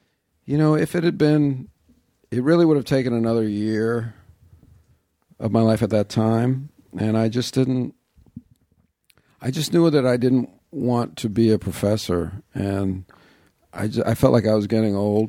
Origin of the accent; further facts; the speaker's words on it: New York, United States; I grew up in New York, yeah.